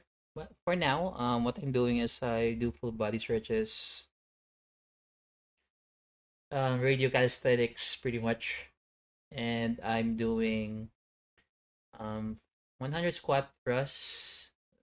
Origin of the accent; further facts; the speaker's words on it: Philippines; since I'm Filipino, rice is pretty much ingrained in my system.